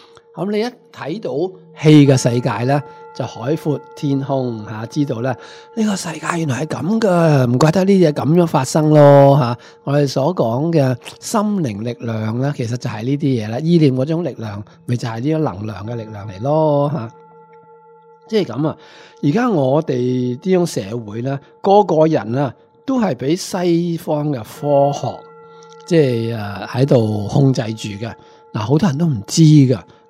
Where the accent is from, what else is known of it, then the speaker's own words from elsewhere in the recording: China; 咁我哋中国人咧，就通常咧就叫呢个做气啦